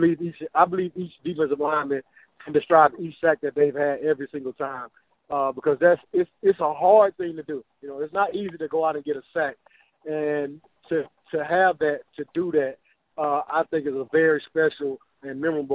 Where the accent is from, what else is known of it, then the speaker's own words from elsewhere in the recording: Mobile, Alabama, United States; You know, I grew up in Mobile, Alabama, and the Cowboys was a favorite team.